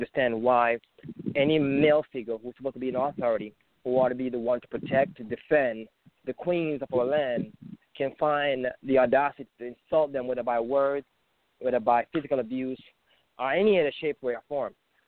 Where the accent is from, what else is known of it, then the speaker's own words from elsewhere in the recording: Connecticut, United States; also born or lived in Jamaica; by birth, I was born in this wonderful island of Jamaica. And I grew up in Connecticut.